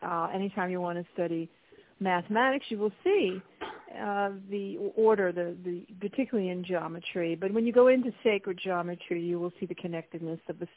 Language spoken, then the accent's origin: English; New York City, New York, United States; also born or lived in Hong Kong; I was born in New York City, and was raised in an Irish family, and that is went to school back east.